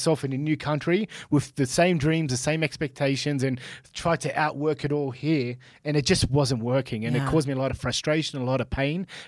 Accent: Australia; moved away as an adult; I remember when I moved from Australia to here and, you know, 2014 was a massive year for me. I got married. I left my country.

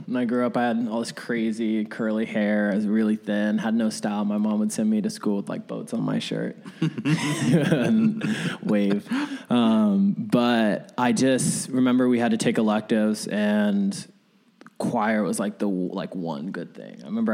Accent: Arizona, United States; also born or lived in Vallejo, California; So I was born in Vallejo, California, okay. Which is Northern California. But at a young age, my mom and my father moved into my grandfather's house in mm-hmm. Arizona. So I was really raised.

